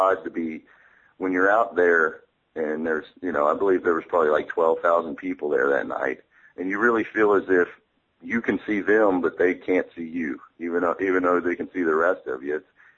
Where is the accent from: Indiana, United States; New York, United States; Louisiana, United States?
Indiana, United States; New Albany; I mean, you'd expect two French guys to be pro-French, but not a guy from New Albany, Indiana.